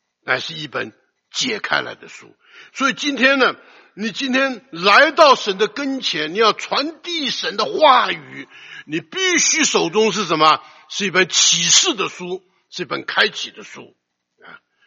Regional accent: China; 我们中国人常讲，你不能画饼充饥啊

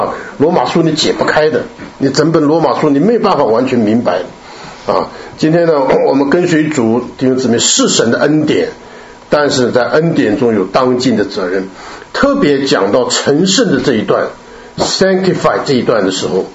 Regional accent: China; 这只有我们中国人懂得什么是花轿啊

